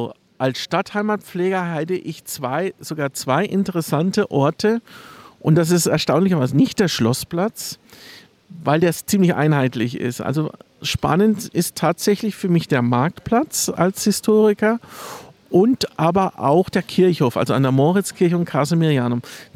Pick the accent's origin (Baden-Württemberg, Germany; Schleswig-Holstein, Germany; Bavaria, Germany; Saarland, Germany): Bavaria, Germany; Coburg; Meine Beziehung zu Coburg würde ich jetzt mal so beschreiben, das ist meine Heimat. Ich fühle mich hier wohl